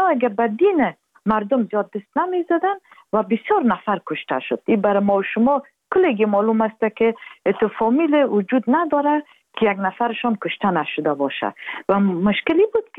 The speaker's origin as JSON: {"language": "Persian", "country": "Afghanistan", "said": "همه ما افغان هستیم"}